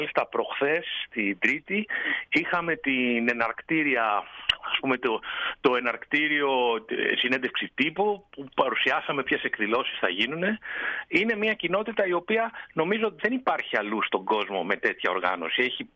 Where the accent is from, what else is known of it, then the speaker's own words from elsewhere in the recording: Montreal, Quebec, Canada; αλλά επειδή εγώ είμαι από το Μόντρεαλ